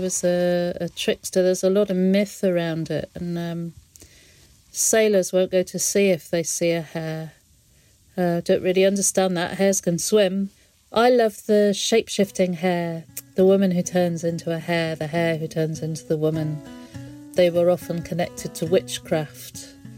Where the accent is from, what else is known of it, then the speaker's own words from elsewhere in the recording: Evesham, West Midlands, United Kingdom; also born or lived in Broadway; I grew up in Evesham and then moved to Broadway, to the Cotswolds.